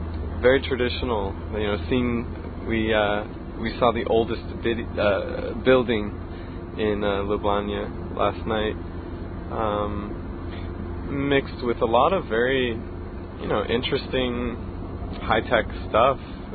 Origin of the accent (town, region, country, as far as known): Seattle, Washington, United States; born or raised there